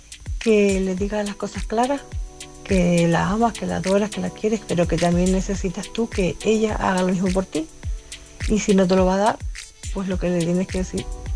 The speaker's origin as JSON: {"language": "Spanish", "region": "Canary Islands", "country": "Spain", "lives_now": "A Coruña, Spain", "said": "la tinerfeña que vive en Coruña."}